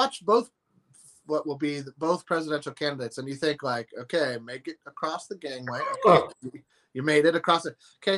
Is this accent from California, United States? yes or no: yes; California, United States; But, I mean, we're from California, folks.